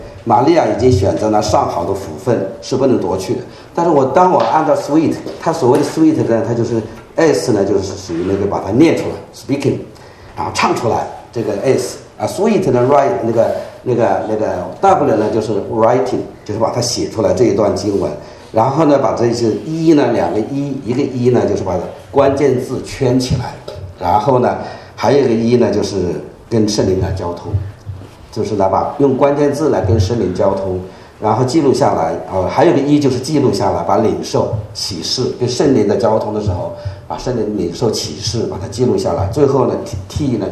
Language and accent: Chinese; China; 我们中国人